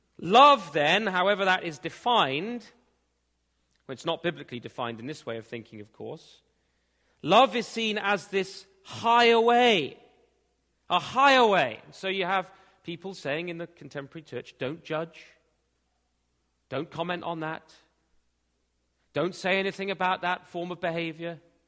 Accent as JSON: {"language": "English", "region": "England", "country": "United Kingdom", "tie": "born or raised there", "said": "in the context in which I grew up in England"}